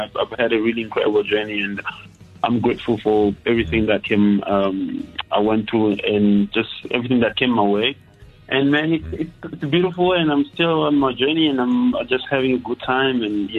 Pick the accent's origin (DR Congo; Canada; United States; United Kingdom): DR Congo; English is a second language; But it was, I think it was very, very cold. I come from Congo.